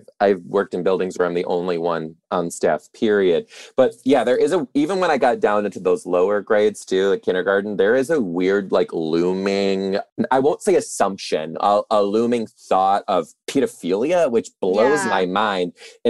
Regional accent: Detroit, Michigan, United States; I'm originally from Detroit too.

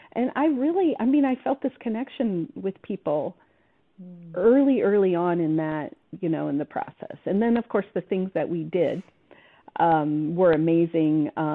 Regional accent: Indiana, United States; because I'm from Indiana, to get on an airplane and go to Spain and do this.

